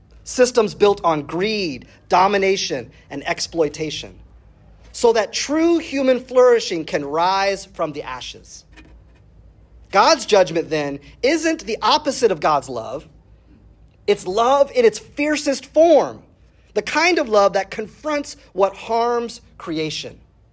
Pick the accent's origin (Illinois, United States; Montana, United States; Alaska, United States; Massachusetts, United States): Illinois, United States; Urbana; So I grew up in Central Illinois, Urbana to be precise, which is a progressive university town surrounded by a sea of corn and soybean fields.